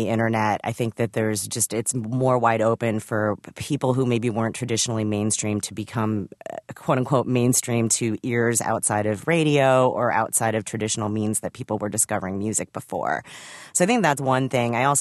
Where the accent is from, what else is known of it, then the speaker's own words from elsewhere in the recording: Philippines; because that's really rare for me to actually have that opportunity as a Filipina myself.